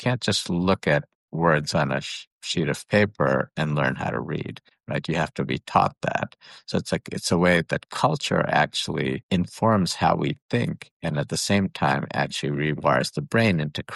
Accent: India; I grew up in India

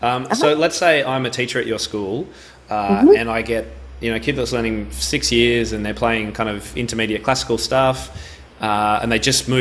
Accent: Australia; Being an Aussie, I don't know what that means.

